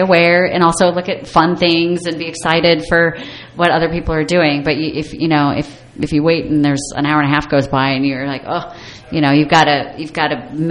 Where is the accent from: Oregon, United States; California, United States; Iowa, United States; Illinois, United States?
Iowa, United States; So I think especially, I grew up in Iowa, the Iowa caucuses are coming up, and like the whole show is about to unravel.